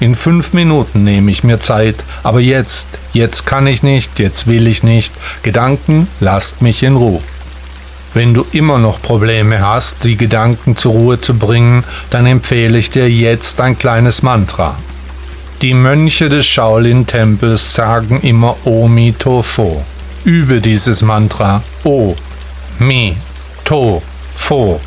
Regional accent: Stuttgart, Baden-Württemberg, Germany; Ich sagte, oh, ich bin auch aus Stuttgart.

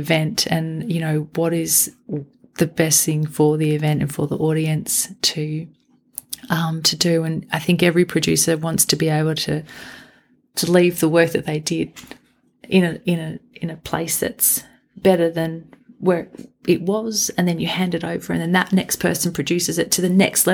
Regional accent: Canberra, Australian Capital Territory, Australia; growing up in Canberra and then moving away for, you know, a period of time, and then being able to come back

